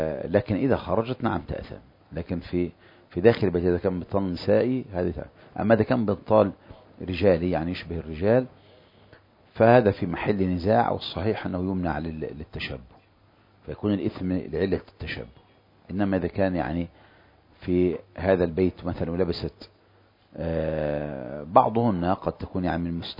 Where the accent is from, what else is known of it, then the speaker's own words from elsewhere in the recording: Egypt; مثل اللباس عندنا في مصر